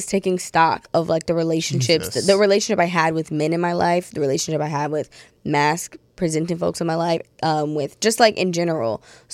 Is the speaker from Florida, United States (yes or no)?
no; Long Beach, California, United States; If also, I always say I'm from Long Beach.